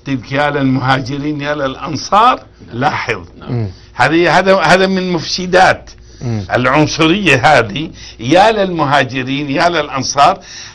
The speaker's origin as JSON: {"language": "Arabic", "country": "Libya", "said": "ذابت أنا ليبي"}